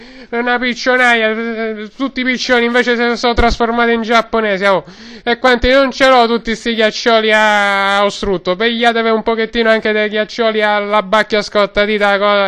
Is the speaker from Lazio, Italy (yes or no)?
yes; Rome, Lazio, Italy; Ma sono italiano sì, che certo, sono romano di Roma, italiano di Roma